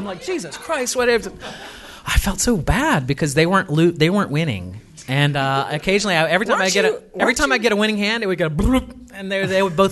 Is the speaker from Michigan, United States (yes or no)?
no; Tampa, Florida, United States; So I grew up in the Tampa Bay area, right near Disney World, and I've gone to Disney World billions of times